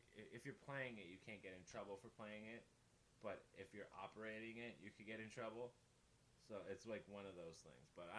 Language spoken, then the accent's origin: English; Toronto, Ontario, Canada; Growing up on the Danforth was really trippy, though, because it was like growing up on.